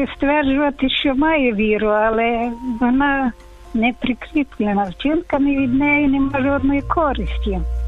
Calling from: Chernivtsi, Chernivtsi Oblast, Ukraine; Доброго Божого дня. Вітаю всіх. Я з Чернівці

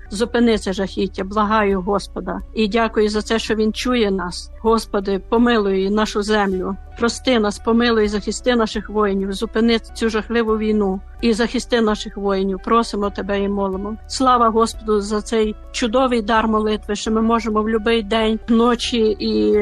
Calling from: Lviv, Lviv Oblast, Ukraine; я зі Львова.

